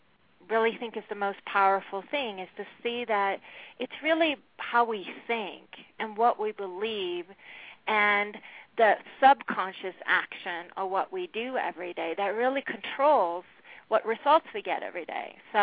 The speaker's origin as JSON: {"language": "English", "country": "Sweden", "said": "I'm originally from Sweden, and I come from a very different type of place."}